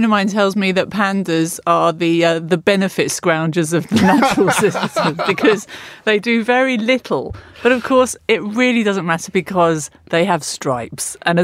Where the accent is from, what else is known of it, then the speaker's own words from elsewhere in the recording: United Kingdom; My grooming as a Brit